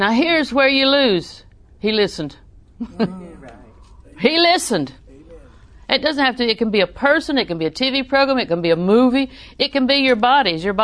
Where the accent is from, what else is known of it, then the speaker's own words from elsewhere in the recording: Auburndale, United States; I was raised in Auburndale, so that's what you get.